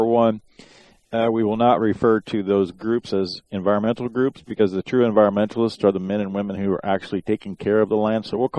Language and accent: English; Nebraska, United States; You're also involved in litigation with my home state of Nebraska, led by our counterparts in Missouri